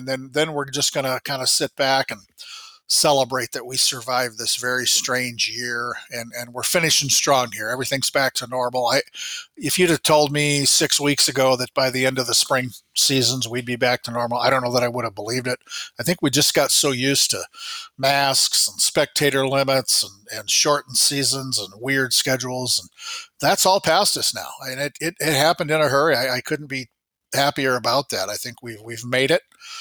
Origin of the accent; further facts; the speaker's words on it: Iowa, United States; I'm from Iowa, meat and potatoes, and I'm pretty happy.